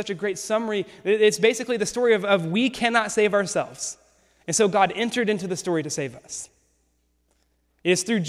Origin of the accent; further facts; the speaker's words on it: Arkansas, United States; Like, I'm from Arkansas, which is in the South, which essentially means I was born in a church.